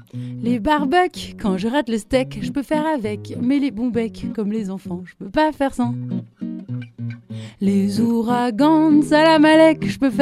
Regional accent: Grenoble, Auvergne-Rhône-Alpes, France; now in Lyon, France; Je viens de Lyon. Enfin, je viens originairement de Grenoble, mais ça fait quelques années maintenant que j'habite à Lyon.

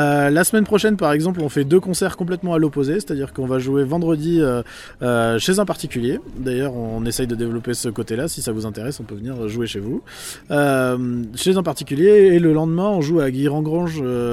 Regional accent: Auvergne-Rhône-Alpes, France; Alors on est Dromois, mais vraiment Dromois.

